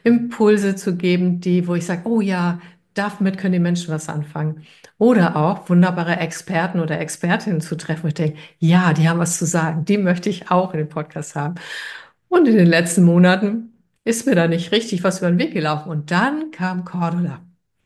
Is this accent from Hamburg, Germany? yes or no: yes; Hamburg, Germany; also born or lived in Brandenburg; ich bin nach Hamburg umgezogen, von Brandenburg weg und endlich wieder in meine Heimat.